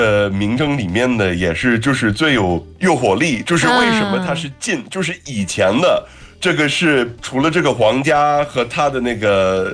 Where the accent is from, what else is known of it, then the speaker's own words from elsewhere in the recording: China; 所以我觉得就是作为一个中国人